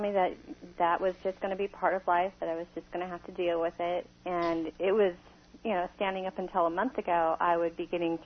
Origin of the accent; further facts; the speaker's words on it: Irvine, California, United States; I'm from Irvine